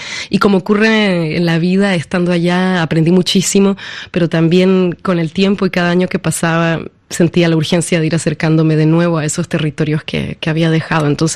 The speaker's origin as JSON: {"language": "Spanish", "country": "Chile", "tie": "born or raised there", "also_born_or_lived": "Peru", "lives_now": "Leipzig, Germany"}